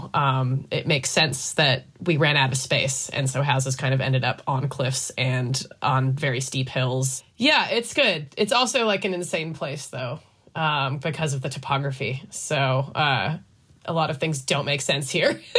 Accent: Wellington, New Zealand; and I'm an artist from Wellington, New Zealand.

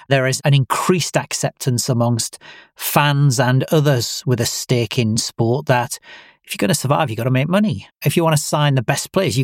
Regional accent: Middlesbrough, North East England, United Kingdom; My hometown is Middlesbrough, which is a steel town, and the club is Middlesbrough.

